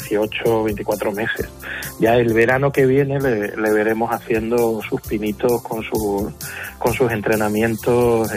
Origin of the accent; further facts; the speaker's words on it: Canary Islands, Spain; now in Chiclana, Spain; tengo la familia aquí, por eso he terminado aquí temporalmente, aunque yo soy de Tenerife.